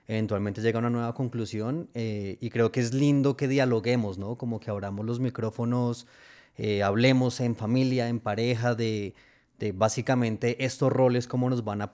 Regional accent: Colombia; soy economista colombiano, javeriano

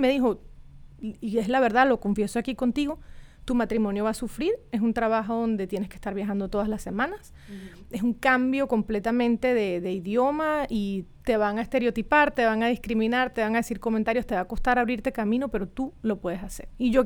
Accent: Venezuela; moved away as an adult; now in United States; Soy venezolana de pura cepa. En Estados Unidos tengo, parece mentira, nada más 11 años.

